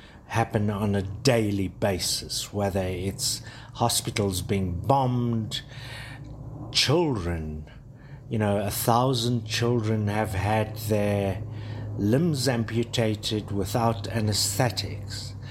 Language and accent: English; South Africa; because as a South African, I mentioned the workers' role in our freedom